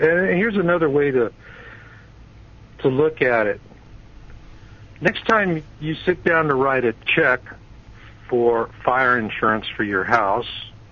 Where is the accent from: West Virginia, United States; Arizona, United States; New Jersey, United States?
Arizona, United States; You know, I grew up in Arizona. I know these people.